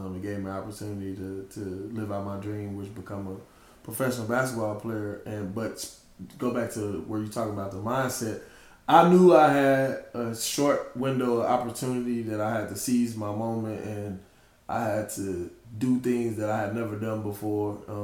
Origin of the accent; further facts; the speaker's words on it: Dallas, Texas, United States; To be honest, man, I grew up in South Dallas, and I went to every school in South Dallas but high school.